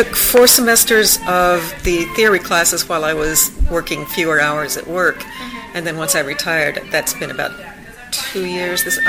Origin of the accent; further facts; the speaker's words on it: Independence, Missouri, United States; I grew up in Independence, Missouri, and my teacher played the organ at Harry Truman's wedding